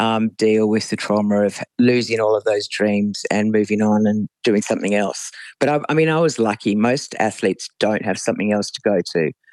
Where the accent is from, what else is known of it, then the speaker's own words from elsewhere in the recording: Sydney, New South Wales, Australia; Yeah, I grew up in Cremorne, which is, I break out in highs when I go back there now. It's a completely different place.